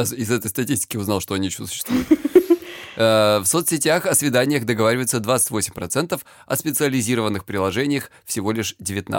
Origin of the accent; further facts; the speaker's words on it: Lisbon, Portugal; мне 38 лет, я психолог, я мужик, я лысый, и я из Лиссабона.